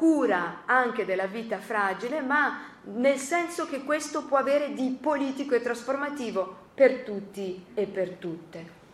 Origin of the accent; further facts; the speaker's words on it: Florence, Tuscany, Italy; moved away as an adult; now in Verona, Italy; sono di nascita, sono toscana, sono nata a Firenze, i primi 20 anni li ho vissuti a Firenze. Allora, venire da Firenze, venire a vivere poi per motivi dei Rom, insomma per venire a Verona